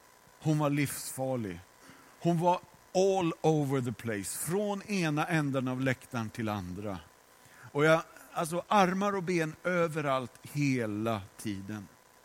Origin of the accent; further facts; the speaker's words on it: Sweden; Jag är svensk och hon är ryss och jag tänker det är fullt naturligt att vi behöver en tolk.